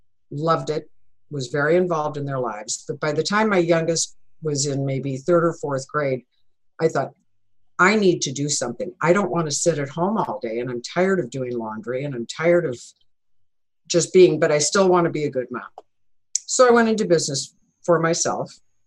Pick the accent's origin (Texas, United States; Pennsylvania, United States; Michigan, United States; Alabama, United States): Michigan, United States; I'm from Michigan originally, and so was raised with a very Midwestern ethos and culture.